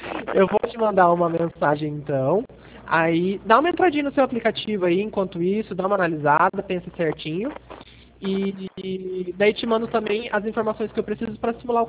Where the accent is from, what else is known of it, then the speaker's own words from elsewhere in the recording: Cornélio Procópio, Paraná, Brazil; now in Andradina, Brazil; eu sou de outra cidade, eu sou de Cornélio Procópio, no norte do Paraná.